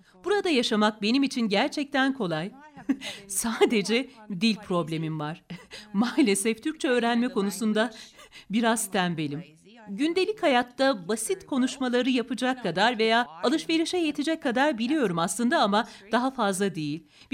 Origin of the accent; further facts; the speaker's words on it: Australia; Turkish is a second language; now in Göreme, Turkey; Avustralya'da bir çiftlikte büyüdüm ben.